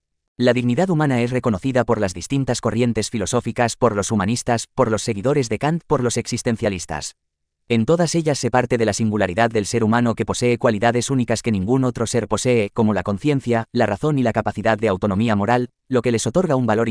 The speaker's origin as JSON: {"language": "Spanish", "country": "Spain", "said": "Confieso que, como español, siento un cierto grado de vergüenza y mucha indignación."}